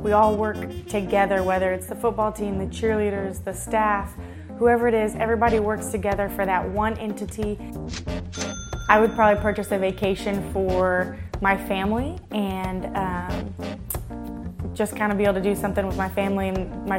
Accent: Austin, Texas, United States; I am 26 years old and I am from Austin, Texas.

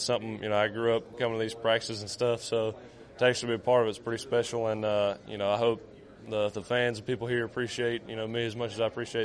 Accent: Mobile, Alabama, United States; I grew up in Alabama. I'm actually from Mobile, so to be able to, you know, bring one home for the home state, hometown, it means a lot to me.

